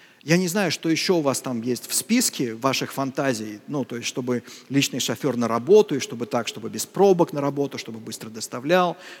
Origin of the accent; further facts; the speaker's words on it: Moscow, Russia; мы москвичи, мы живем в этом городе